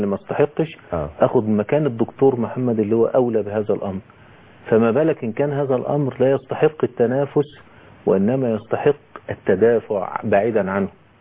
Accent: Egypt; مش عندنا في مصر الكلام

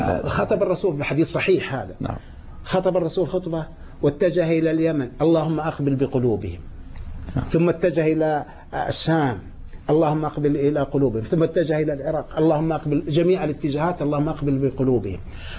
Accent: Yanbu, Medina Province, Saudi Arabia; أنا أساسا من ينبع البحر

